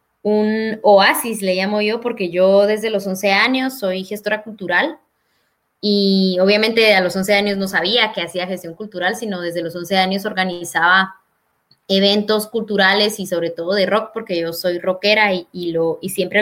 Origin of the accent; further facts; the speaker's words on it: Totonicapán, Guatemala; born there; del pueblo Quiché, donde yo nací, que es Totonicapán